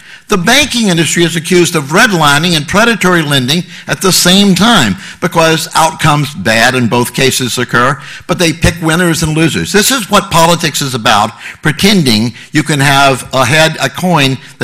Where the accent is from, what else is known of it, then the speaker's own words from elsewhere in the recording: Louisiana, United States; We saw it in the area I grew up in Louisiana, with Jim Crow laws.